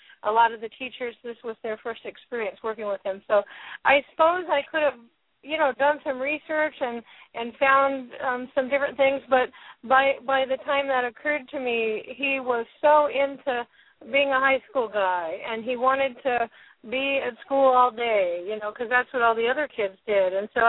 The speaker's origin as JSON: {"language": "English", "region": "California", "country": "United States", "tie": "born or raised there", "said": "we were driving in my home state of California."}